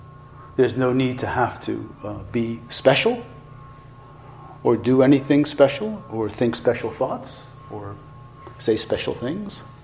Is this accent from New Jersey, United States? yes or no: yes; Newark, New Jersey, United States; I'm from Newark. I have trouble with people sitting behind me like this.